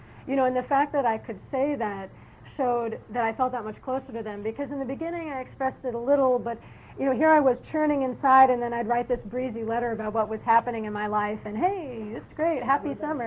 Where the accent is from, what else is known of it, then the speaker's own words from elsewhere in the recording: New York, United States; I'm from New York.